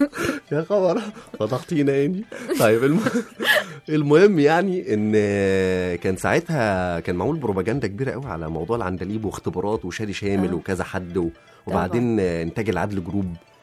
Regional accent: Mansoura, Dakahlia, Egypt; منصورة، أنا أصلي منصورة بس أنا عايش هنا لوحدي، على فكرة أهلي كلهم لسه في المنصورة ما زالوا يعني. أوكي. بس أنا عايش هنا لوحدي بقالي بقى داخل على 13 سنة

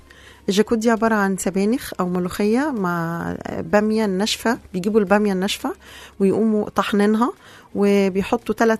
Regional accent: Egypt; احنا كمصريين

